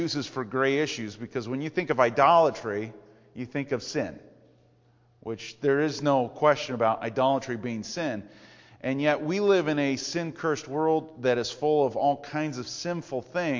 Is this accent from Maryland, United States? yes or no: no; Denver, Colorado, United States; where I come from Denver.